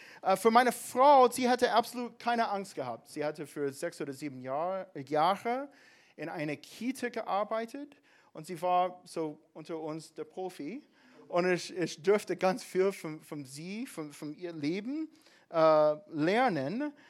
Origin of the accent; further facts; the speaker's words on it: Alabama, United States; German is a second language; now in Germany; ich komme aus den USA, ich komme aus Alabama, das ist ganz in den südöstlichen Teil von den USA. Und ich und meine Familie, wir leben hier seit 10 Jahren jetzt